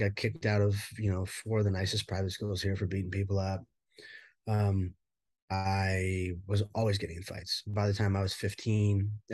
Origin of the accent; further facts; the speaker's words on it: Dana Point, California, United States; I grew up in Orange County, here in Dana Point, Laguna Beach area.